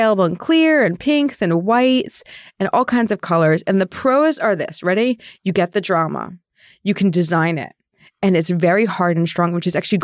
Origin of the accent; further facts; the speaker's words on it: New Jersey, United States; I'm from New Jersey. I can say these things.